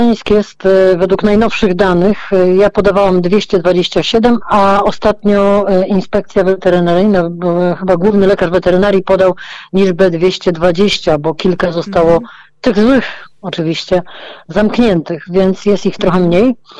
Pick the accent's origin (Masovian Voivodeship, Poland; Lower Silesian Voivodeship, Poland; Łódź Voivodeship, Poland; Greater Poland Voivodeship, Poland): Masovian Voivodeship, Poland; Warsaw; Praga jest mi szczególnie bliska, bo ja się na Pradze wychowałam.